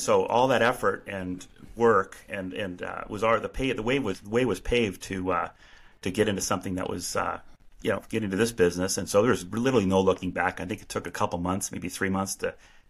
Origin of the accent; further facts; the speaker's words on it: Ontario, Canada; now in United States; I grew up in Canada, immigrated to the U.S. in roughly, early to mid-90s.